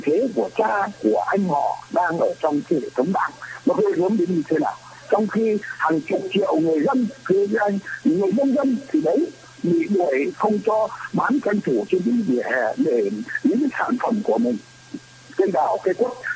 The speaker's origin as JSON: {"language": "Vietnamese", "town": "Vụ Bản", "region": "Nam Định", "country": "Vietnam", "tie": "born or raised there", "said": "tôi vẫn nói ngay quê tôi thôi, ở vụ bản Hà Nam Nam Định"}